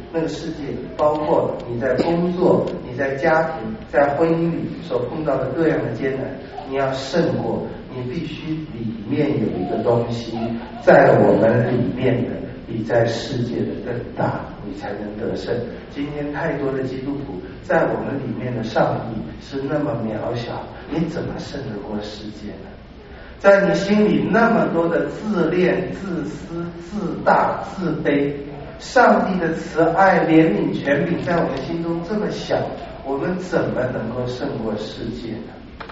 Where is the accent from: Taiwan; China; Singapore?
Taiwan; born there; 我是1949出生的，我是在台湾生的。